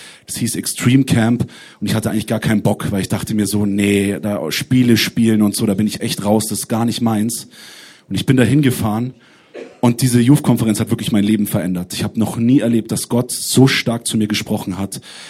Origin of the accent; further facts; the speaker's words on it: Munich, Bavaria, Germany; Ich bin in einer nicht-christlichen Familie aufgewachsen in München. Keiner aus meiner Familie hat geglaubt.